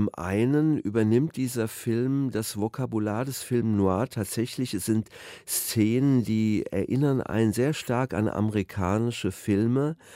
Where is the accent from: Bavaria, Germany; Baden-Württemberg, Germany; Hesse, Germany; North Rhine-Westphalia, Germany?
Hesse, Germany; Wiesbaden; Ich bin in Wiesbaden aufgewachsen